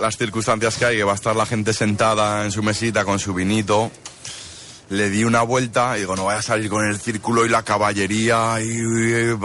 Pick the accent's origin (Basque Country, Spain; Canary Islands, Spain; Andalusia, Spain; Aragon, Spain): Aragon, Spain; Azuara; Un amigo de mi pueblo, de lo que hablábamos antes, de Azuara.